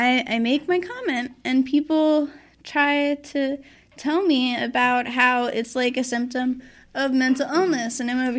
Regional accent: Southeast, United States; That was a lot of my friends' first jobs, like, growing up in the Southeast, you know?

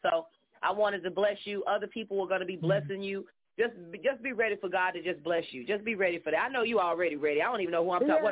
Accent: Fort Worth, Texas, United States; Oh, I'm from Fort Worth. I'm in Fort Worth all the time.

